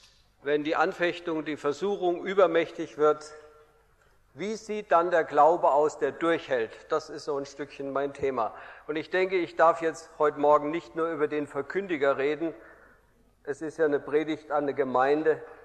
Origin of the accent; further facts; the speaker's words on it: Hesse, Germany; Übrigens, ich bin Hesse, ich bin das Schwäbische nicht mächtig.